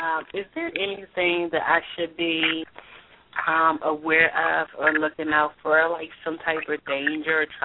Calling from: Washington, District of Columbia, United States; I'm calling from Washington, D.C.

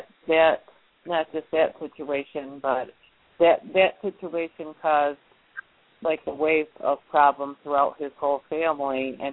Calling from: New York, United States; I'm calling from New York.

